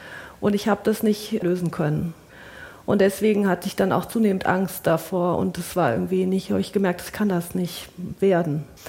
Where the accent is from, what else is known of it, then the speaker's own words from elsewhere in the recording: Eberstadt, Hesse, Germany; also born or lived in Frankfurt am Main; Eberstadt, noch eins tiefer.